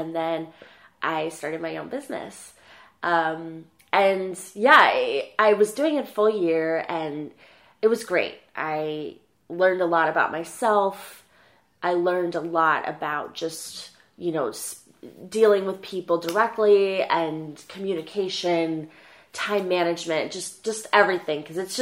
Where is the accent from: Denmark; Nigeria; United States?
United States; Detroit, Michigan; moved away as an adult; now in New York, United States; I'm 27 years old. Born and raised in Detroit, Michigan, I moved to New York in 2011 to pursue my degree as a chef.